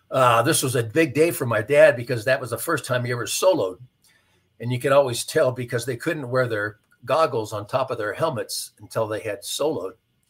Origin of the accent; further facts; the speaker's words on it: Pasadena, California, United States; My mother was born and raised in Pasadena, California, as was I.